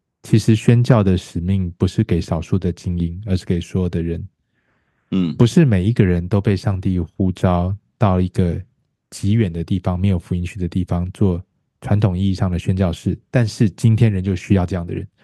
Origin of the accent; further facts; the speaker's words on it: Taiwan; 我从小在台湾长大嘛